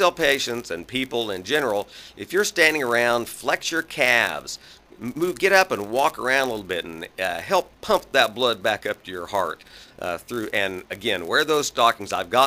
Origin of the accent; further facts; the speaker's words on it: Kansas, United States; So I grew up down here in Southeast Kansas.